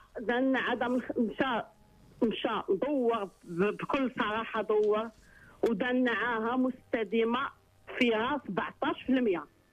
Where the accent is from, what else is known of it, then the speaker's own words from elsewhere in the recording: Meknes, Fès-Meknès, Morocco; واحد القاضي الله يكثر خيره نزيه عندنا في مكناس